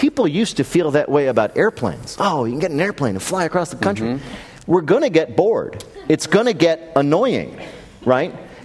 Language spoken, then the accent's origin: English; Canada; Being Canadian